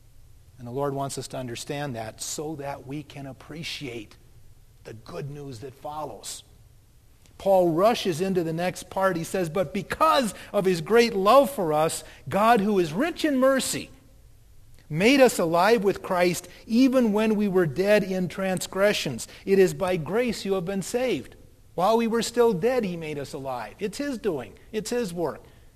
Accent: Oregon, United States; I come from the Oregon coast. We didn't have teams like that.

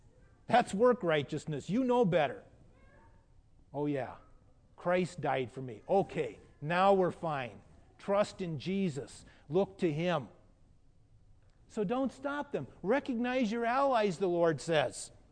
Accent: Oregon, United States; a couple from Portland, Oregon, my home state.

